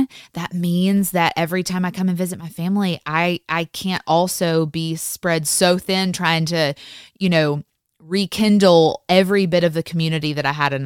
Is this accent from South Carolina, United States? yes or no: no; Tennessee, United States; moved away as an adult; I moved 9 hours away from Tennessee where I grew up and had lived my entire life.